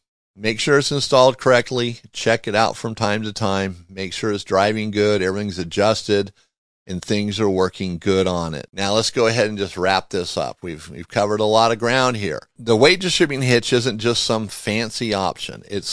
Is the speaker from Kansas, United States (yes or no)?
no; Torrance, California, United States; now in Montana, United States; You know, here in we're in Montana, but I think about growing up, because I grew up in Torrance, California. So we had beaches, we had cliffs, we had all that stuff.